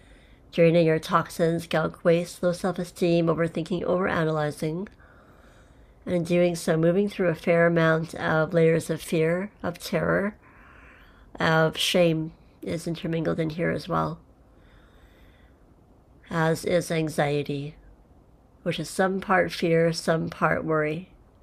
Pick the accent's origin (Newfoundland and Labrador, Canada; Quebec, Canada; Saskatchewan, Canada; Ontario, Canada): Saskatchewan, Canada; Regina; where I grew up in Regina, Saskatchewan, Canada.